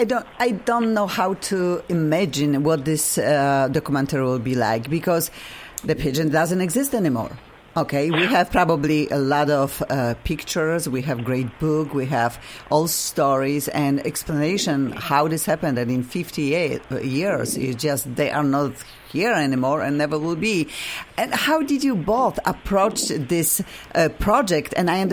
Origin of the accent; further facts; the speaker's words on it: Poland; English is a second language; Obviously, I have funky accent. I am originally from Poland.